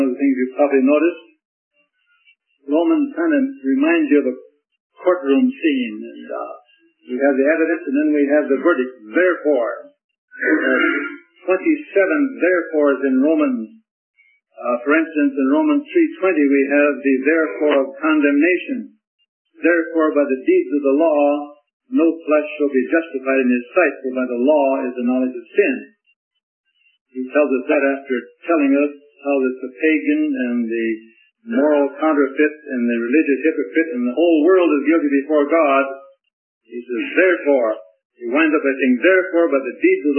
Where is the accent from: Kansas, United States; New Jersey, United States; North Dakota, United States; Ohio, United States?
North Dakota, United States; I come from North Dakota, as Pop says, and we don't have much in the way of scenery up here.